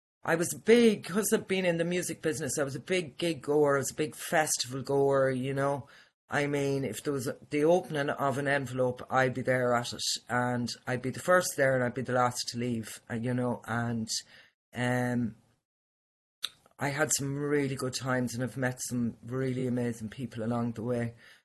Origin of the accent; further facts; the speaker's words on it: Dublin, Leinster, Ireland; born there; I was born in Dublin, and I was brought to another hospital